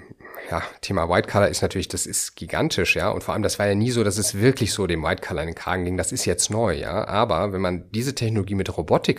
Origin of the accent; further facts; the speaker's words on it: North Rhine-Westphalia, Germany; Ich bin ja Kind des Ruhrgebiets